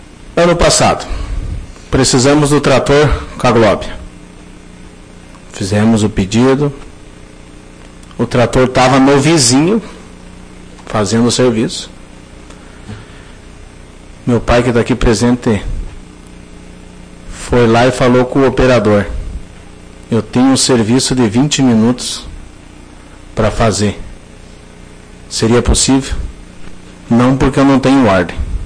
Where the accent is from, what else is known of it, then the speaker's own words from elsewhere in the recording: Sobradinho, Rio Grande do Sul, Brazil; Sou novo no município, há 2 anos e meio residindo aí. Vim da cidade de Sobradinho.